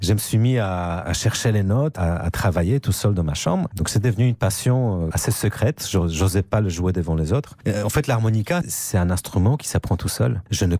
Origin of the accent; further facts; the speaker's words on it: Warsaw, Masovian Voivodeship, Poland; now in France; j'ai grandi en Pologne, je suis né à Varsovie, je suis arrivé avec mon harmonica en France